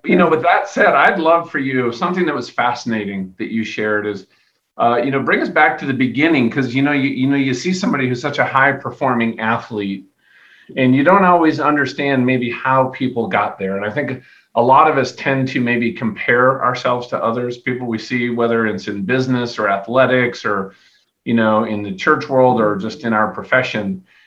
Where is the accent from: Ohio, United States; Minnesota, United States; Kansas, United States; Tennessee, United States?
Minnesota, United States; So I grew up in Minnesota, and once in a while, like, we wanted to go play hockey